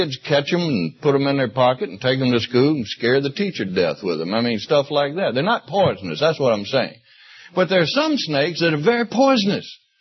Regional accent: Mississippi, United States; now in Canada; And I was born and raised in Mississippi, not that far from here, probably closer to Mississippi from here than it is to Canada, where I live

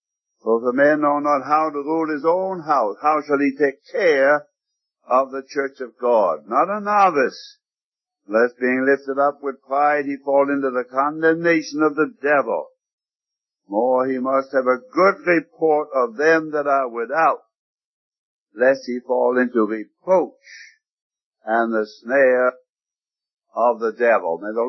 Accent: Canada; the church I was brought up in Canada

